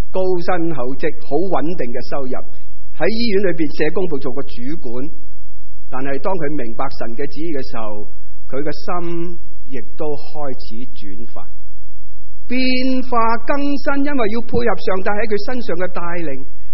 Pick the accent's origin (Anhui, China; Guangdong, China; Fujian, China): Guangdong, China; 我们广东人说很容易就卡住了